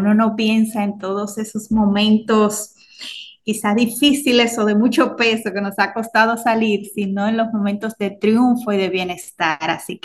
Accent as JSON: {"language": "Spanish", "town": "Hato Mayor del Rey", "region": "Hato Mayor", "country": "Dominican Republic", "said": "yo soy de Hato Mayor del Rey, del pueblo, y soy hija de papá y mamá cocineros."}